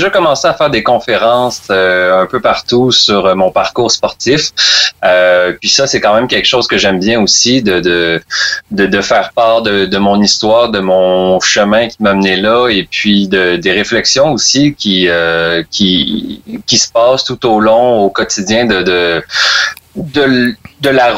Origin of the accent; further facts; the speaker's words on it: Quebec, Canada; moved away; je suis parti du Bas-Saint-Laurent